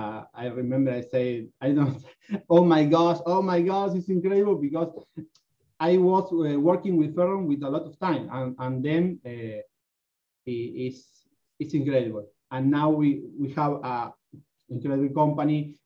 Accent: Argentina; English is a second language; Yes. I am … from Argentina. I am web designer.

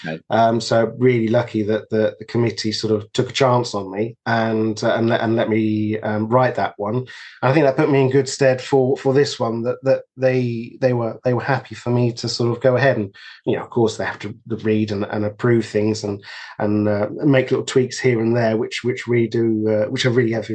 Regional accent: Hofton, England, United Kingdom; I grew up in Hofton, which is the neighbouring village.

